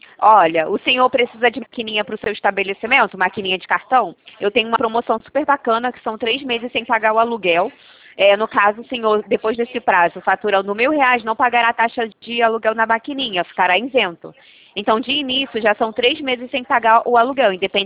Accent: Ceará, Brazil; E o senhor é lá da minha terra, eu também sou do Ceará.

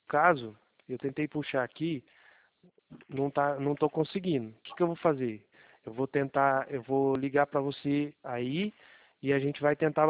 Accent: Mogi Guaçu, São Paulo, Brazil; Eu sou aqui de Mogi Guaçu, São Paulo.

